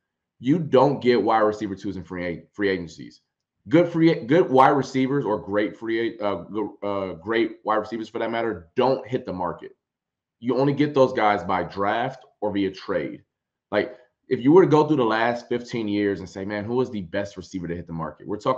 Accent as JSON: {"language": "English", "region": "Ohio", "country": "United States", "said": "I'm from Ohio, so obviously I'm all hard on Ohio State guy."}